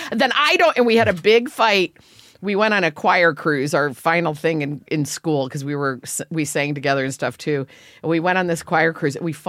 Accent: Illinois, United States; Is Catholic growing up in Illinois, like, we didn't really learn that much about

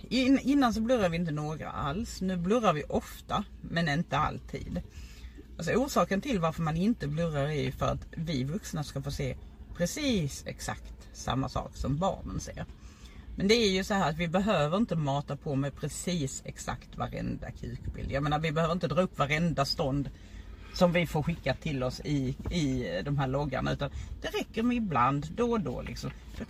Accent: Lund, Skåne, Sweden; Jag är ju från Lund

